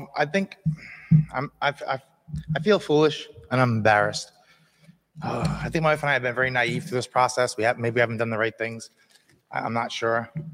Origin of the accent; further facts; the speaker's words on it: Rhode Island, United States; First, I'm from Rhode Island.